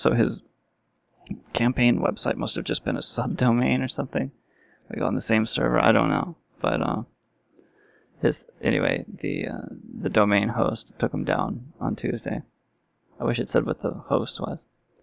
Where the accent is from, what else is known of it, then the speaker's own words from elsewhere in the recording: Virginia, United States; There's this fella in Virginia, my home state, Wild Bill Kilgore's home state, called ….